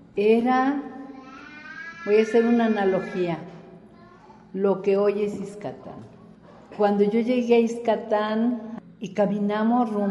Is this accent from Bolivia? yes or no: no; El Salto, Jalisco, Mexico; En ese momento fui consciente que esa era mi infancia en el Salto.